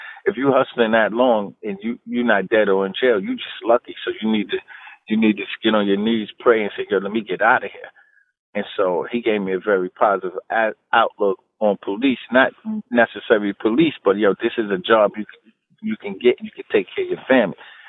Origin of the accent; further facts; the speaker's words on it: Queens, New York, United States; So I grew up in Queens, New York. And, you know, back then, it's funny because you would ride around.